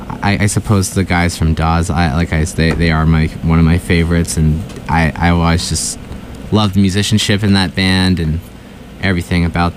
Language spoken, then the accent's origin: English; North Falmouth, Massachusetts, United States; now in Boston, United States; I'm originally from Cape Cod, from North Falmouth. I grew up there most of my life